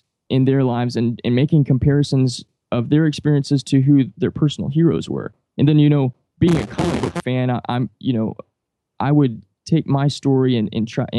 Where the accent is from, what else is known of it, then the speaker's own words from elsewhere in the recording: the South, United States; I grew up in the South in America.